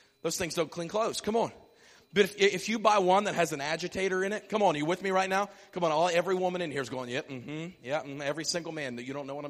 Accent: Mount Morris, Pennsylvania, United States; To this day, we still don't have a stoplight in my hometown. I'm not kidding. There's more livestock in my hometown than there are people.

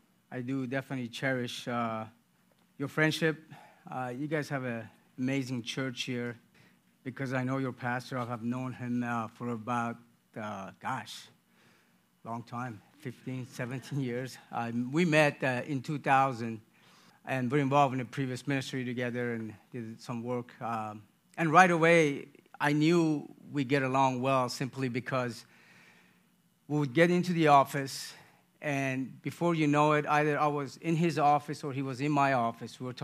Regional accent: Iran; English is a second language; I was born and raised in Iran, and we are in the news.

